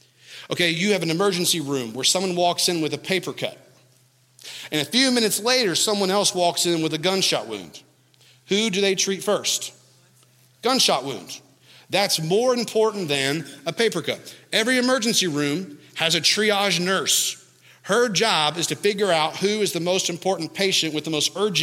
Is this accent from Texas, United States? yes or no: no; Kentucky, United States; I am from Kentucky.